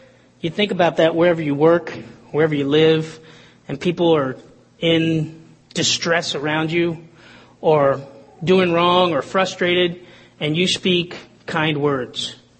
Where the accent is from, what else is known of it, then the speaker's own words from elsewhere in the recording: Atlanta, Georgia, United States; I grew up in Atlanta, what can I say? The heart of Coca-Cola.